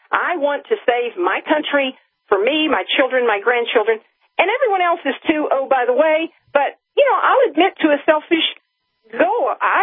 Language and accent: English; Hot Springs, Arkansas, United States; I mean, you got to remember, we grew up in Hot Springs. Our families were friends for years.